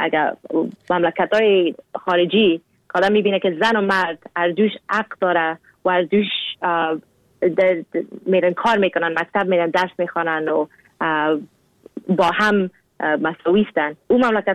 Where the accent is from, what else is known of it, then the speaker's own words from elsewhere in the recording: Afghanistan; now in Canada; مستم از کانادا. گفت راستی از کجا هستی؟ مستم از افغانستان. گفت از افغانستان اگه هستی یعنی که مسلمان هستی نه؟ مستم ما اگه از افغانستان هستم مسلمان هستم